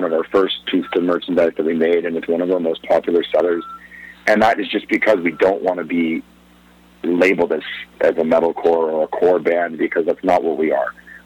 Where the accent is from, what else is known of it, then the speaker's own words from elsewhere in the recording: Canada; I'm from the opposite end of the South. I grew up in Canada.